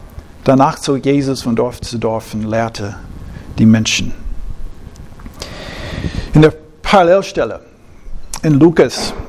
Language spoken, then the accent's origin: German; Altus, Oklahoma, United States; meiner Heimatstadt, Altus, Oklahoma, für eine Weile, jetzt nicht mehr. Wir müssen nicht dadurch fahren. Das ist in Südwest-Oklahoma.